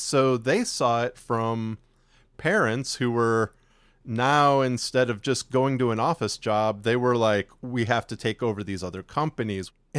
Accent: Chicago, Illinois, United States; now in Texas, United States; We grew up near Chicago, but we both actually ended up moving to Texas roughly the same time and in the same area.

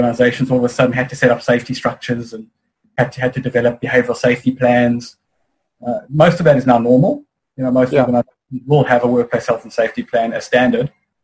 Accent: South Africa; growing up in South Africa, and I've worked in 17 countries so far

